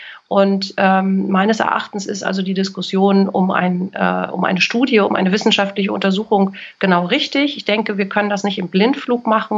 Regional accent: Kiel, Schleswig-Holstein, Germany; Und ich sage, ich komme auch eigentlich aus Kiel. Nee, wo bist denn du geboren? Ich bin in Kiel geboren.

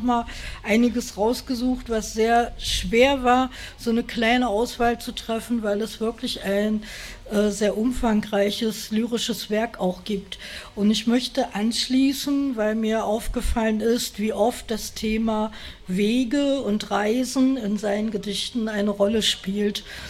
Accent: Thuringia, Germany; Hoffe, dass Wulf mich trotzdem weiterhin als Thüringer Autorin gelten lässt.

